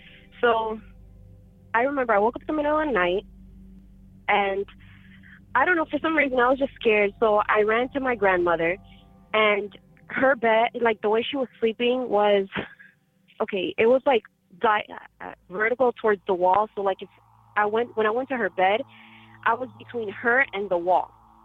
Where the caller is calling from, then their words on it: Miami, Florida, United States; I'm calling from Miami, Florida.